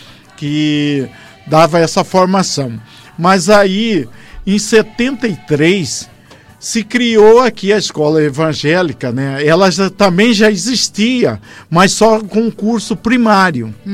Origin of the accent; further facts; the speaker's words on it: Vila Bela, Mato Grosso, Brazil; Agora, voltando a falar da minha geração, que nós saímos de Vila Bela para Cuiabá para estudar naquela época, era tão difícil.